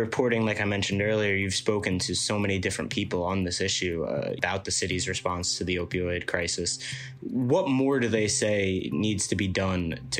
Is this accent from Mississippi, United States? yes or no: no; Staten Island, New York, United States; I know people of growing up on Staten Island my whole life that I would see around the neighborhood